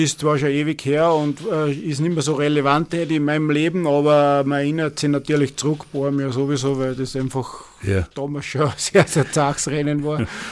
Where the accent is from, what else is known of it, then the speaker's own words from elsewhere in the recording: Upper Austria, Austria; als Oberösterreicher